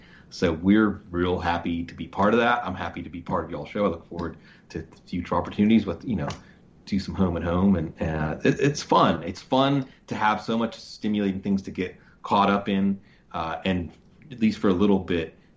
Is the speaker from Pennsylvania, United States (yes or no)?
yes; Pittsburgh, Pennsylvania, United States; Because I'm from Pittsburgh, Western Pennsylvania, born and bred.